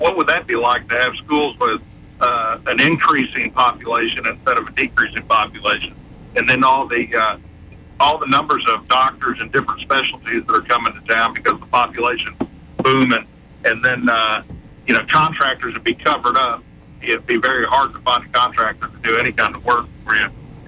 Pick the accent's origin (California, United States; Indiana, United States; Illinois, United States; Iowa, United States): Indiana, United States; Marion; I grew up in Marion, Indiana, and you talk about brain drain.